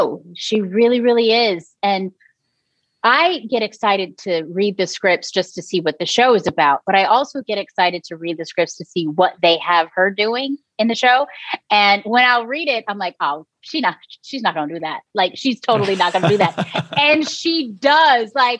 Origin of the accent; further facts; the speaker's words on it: Texas, United States; now in Los Angeles, United States; So my sister and I, we came out to LA from Texas to pursue an acting career.